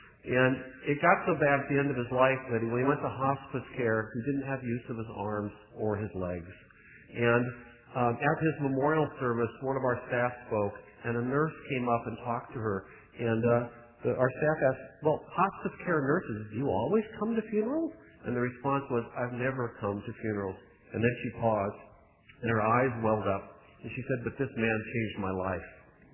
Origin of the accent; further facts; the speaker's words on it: Seattle, Washington, United States; I found out we're both from Seattle. We went to competing high schools.